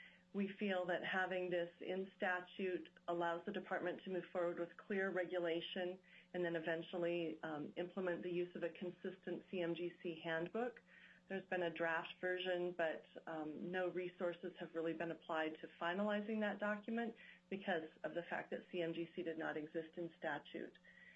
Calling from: Fairbanks, Alaska, United States; I'm calling in from Fairbanks, Alaska.

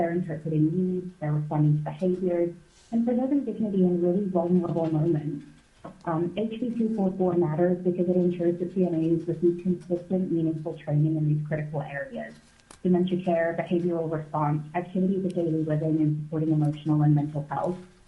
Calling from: Anchorage, Alaska, United States; For the record … I am affiliated with Hope Community Resources. I'm calling from Anchorage

